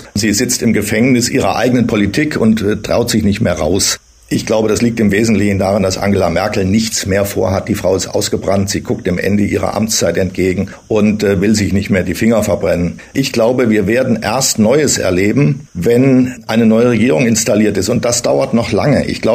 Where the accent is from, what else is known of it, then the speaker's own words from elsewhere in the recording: Thuringia, Germany; born there; Ich bin ja in Thüringen geboren und zwar 1951.